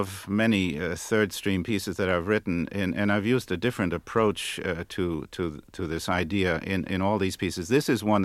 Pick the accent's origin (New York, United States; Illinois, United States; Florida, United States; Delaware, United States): New York, United States; I, as a teenager, was growing up in New York